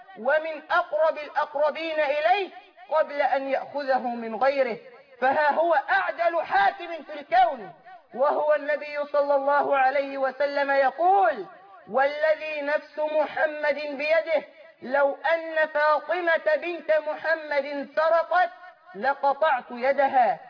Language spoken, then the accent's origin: Arabic; Egypt; بلدنا مصر